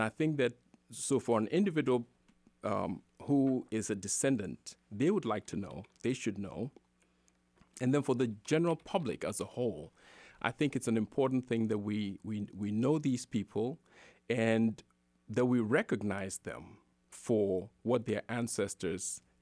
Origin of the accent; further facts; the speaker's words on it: Ghana; And I'm from Ghana and West Africa.